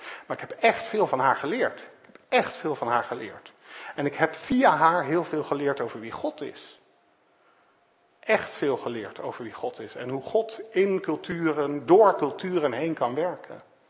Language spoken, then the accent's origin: Dutch; Netherlands; Ik ben een Nederlander, ik ben daar misschien wel te nuchter voor.